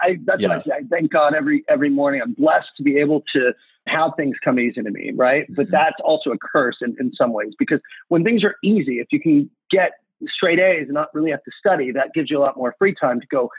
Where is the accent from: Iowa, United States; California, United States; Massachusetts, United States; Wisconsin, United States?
California, United States; my mom actually took me and my brother to California when I was 2 years old. So I was raised in California with my mom.